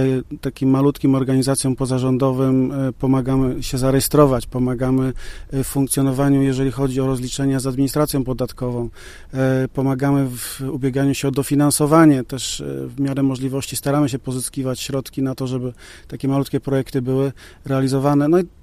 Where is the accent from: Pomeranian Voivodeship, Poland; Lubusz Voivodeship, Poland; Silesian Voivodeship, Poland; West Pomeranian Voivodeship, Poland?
Lubusz Voivodeship, Poland; Międzyrzecz; born there; now in Zbąszyń, Poland; To znaczy, tu mieszkam i pracuję, jakkolwiek urodzony jestem w Międzyrzeczu.